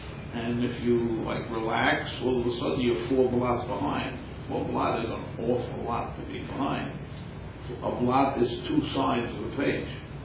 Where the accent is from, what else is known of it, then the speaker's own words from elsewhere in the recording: New York, United States; because I'm a New Yorker, we're very provincial. Nothing else exists except in New York.